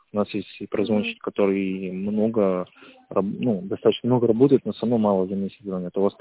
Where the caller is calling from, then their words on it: Tver, Tver Oblast, Russia; Я из Твери звоню.